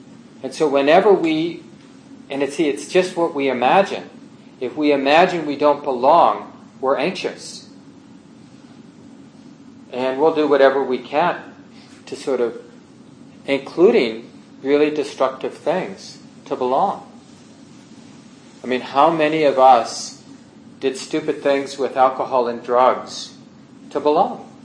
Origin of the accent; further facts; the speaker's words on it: Minneapolis, Minnesota, United States; I had this sort of weird experience of growing up in North Minneapolis. Neither of my parents had gone to college.